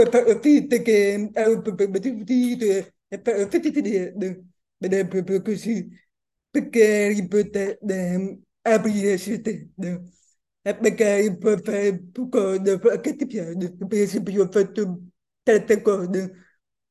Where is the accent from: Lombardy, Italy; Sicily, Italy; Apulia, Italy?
Sicily, Italy; Catania; born there; Io sono nata in Sicilia, a Catania.